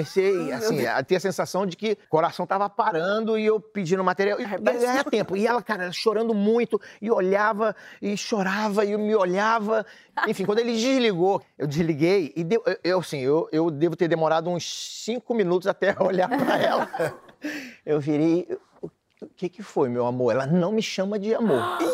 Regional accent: Guarulhos, São Paulo, Brazil; Sou de Guarulhos.

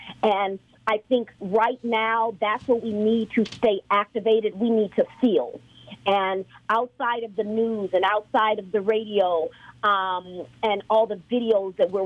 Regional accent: Chicago, Illinois, United States; I'm from Chicago

